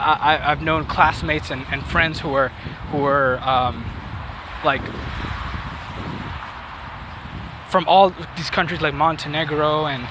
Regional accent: New York, United States; Like, I grew up in New York. I grew up where I've met every single type of person.

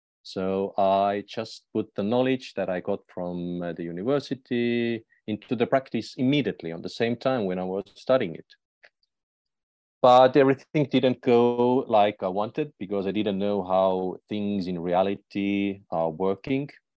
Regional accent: Estonia; English is a second language; Yeah, I'm in Estonia. I'm originally from Estonia. Because of my business, I go to Portugal, so I'm on and off in Estonia and in Portugal.

